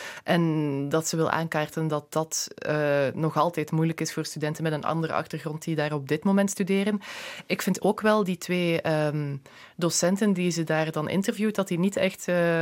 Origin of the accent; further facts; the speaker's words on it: Belgium; born there; En ik ben in België geboren, dus ik snap helemaal niet hoe ze daarop gekomen zijn.